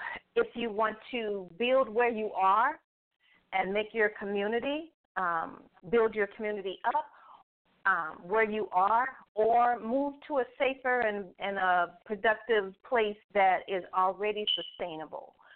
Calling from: Fort Worth, Texas, United States; calling from Fort Worth, Texas.

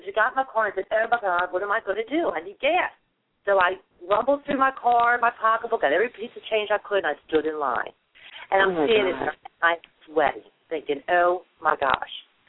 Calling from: Florida, United States; I'm calling from Florida.

